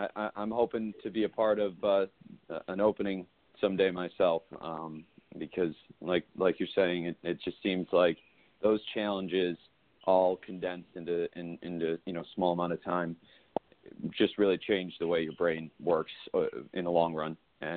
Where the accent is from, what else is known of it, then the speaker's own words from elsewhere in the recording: Detroit, Michigan, United States; now in Las Vegas, United States; Well, yeah, I'm from Detroit originally, and you know, I grew up with the Detroit Red Wings, winning 3 Stanley Cups in my lifetime.